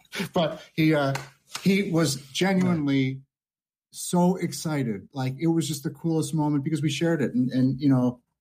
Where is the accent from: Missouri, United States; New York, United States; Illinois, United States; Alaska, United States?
Illinois, United States; Chicago; oh, I do hypnotherapy, and I'm from Chicago originally. In Chicago, I love Chicago, but everything's in a box.